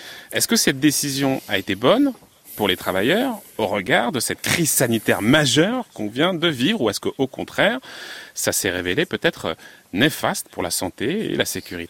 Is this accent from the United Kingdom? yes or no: no; France